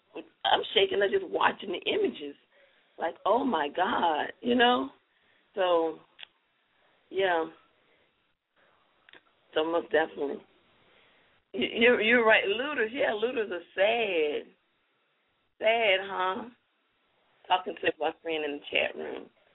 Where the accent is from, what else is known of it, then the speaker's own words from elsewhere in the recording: Deep South, United States; because here in the Deep South, I've been living here, born and raised in the Deep South for 44 years now